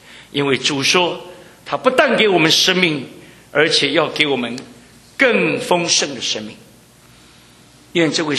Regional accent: China; 我说姐夫，真的，我们中国人巴不得赶紧把孩子送到你们美国

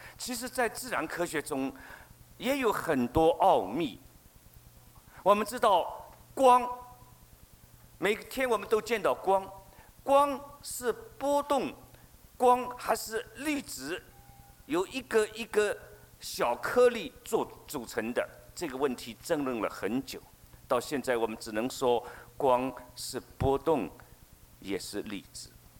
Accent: Shanghai, China; 我小的时候在上海，在城隍庙，上海的城隍庙，那是一个非常有趣的地方。

